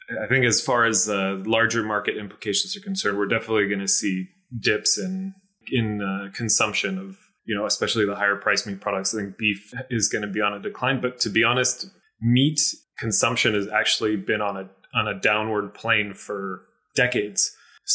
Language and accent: English; British Columbia, Canada; I grew up on the West Coast, actually, in a suburb of Vancouver.